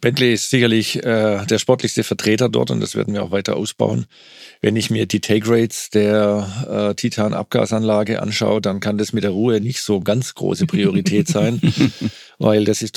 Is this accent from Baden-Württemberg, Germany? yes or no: yes; Stuttgart, Baden-Württemberg, Germany; born there; geboren in Stuttgart.